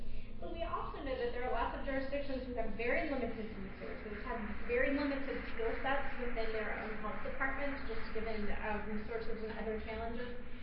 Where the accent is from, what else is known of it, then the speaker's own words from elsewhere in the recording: New Jersey, United States; from New Jersey.